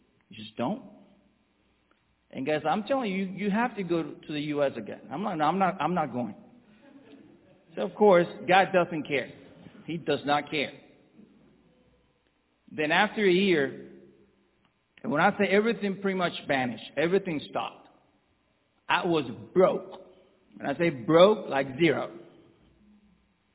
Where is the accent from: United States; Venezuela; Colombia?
Venezuela; moved away; I'm from Venezuela. And my journey, so I left my country 10 years ago with my family.